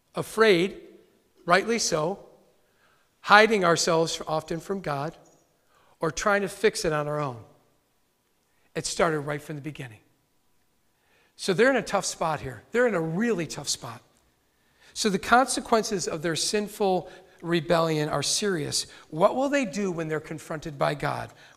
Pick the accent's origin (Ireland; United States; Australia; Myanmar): Ireland; I'm Irish, so I have a temper.